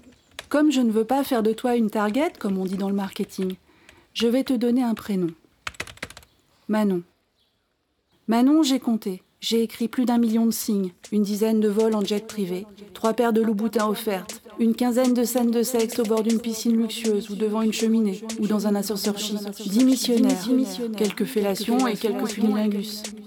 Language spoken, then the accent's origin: French; Brittany, France; born there; now in Paris, France; Je suis née en Bretagne, je vis à Paris dans un quartier populaire